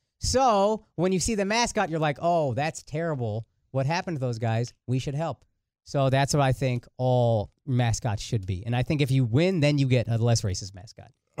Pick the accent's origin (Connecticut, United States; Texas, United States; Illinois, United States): Texas, United States; Plano; also born or lived in Frisco / Dallas; but I grew up in Plano and then I moved to Frisco when I was in 11th grade in 2000.